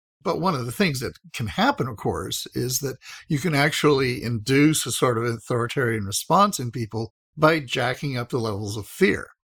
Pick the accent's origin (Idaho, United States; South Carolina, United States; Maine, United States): Idaho, United States; I grew up in Idaho. My wife's from Montana. I spent a lot of time in rural areas